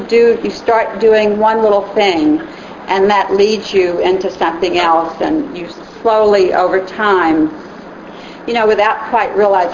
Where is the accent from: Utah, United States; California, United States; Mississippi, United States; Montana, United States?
Mississippi, United States; my hometown is just north of Corinth, about 25 miles, and … hometown was Bolivar, Tennessee, which was just a little bit to the west of that, about 40 miles, so we were from the same area.